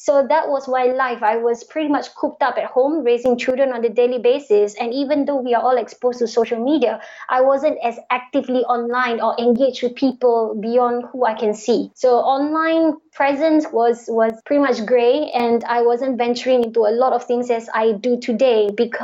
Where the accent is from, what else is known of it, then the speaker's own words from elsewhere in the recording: Singapore; is from Indonesia by roots and my mother is from Malaysia. But I've always been a Malay Muslim growing up in Singapore in a modern city life.